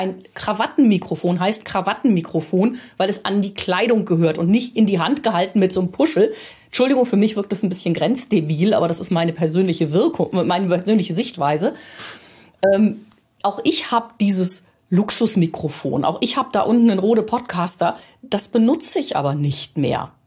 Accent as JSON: {"language": "German", "town": "Düsseldorf", "region": "North Rhine-Westphalia", "country": "Germany", "said": "ich bin ja Rheinländerin, ich kann auch als Düsseldorfer Mädchen mit euch über Düsseldorfer Rheinland oder Rheinland sprechen oder über Düsseldorfer Mostert"}